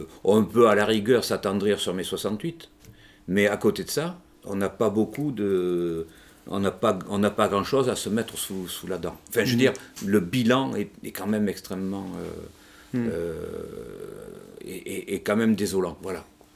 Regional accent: Bordeaux, Nouvelle-Aquitaine, France; moi, par exemple, je suis bordelais

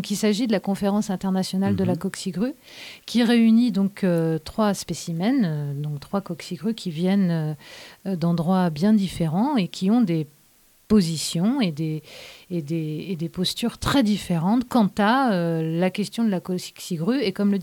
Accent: Île-de-France, France; accent: Parisian; Mon accent parisien déçoit énormément.

